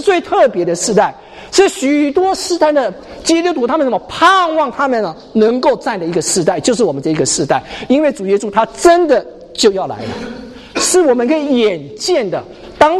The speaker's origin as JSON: {"language": "Chinese", "country": "Taiwan", "moved": "as an adult", "lives_now": "United States", "said": "我们那时候我从台湾来到这边的读研究所"}